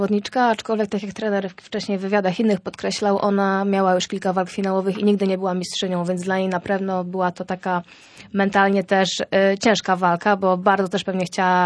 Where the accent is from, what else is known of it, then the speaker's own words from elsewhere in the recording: Lubichowo, Pomeranian Voivodeship, Poland; Ja ogólnie pochodzę z Lubichowa, to jest taka bardzo mała miejscowość na Kociewiu.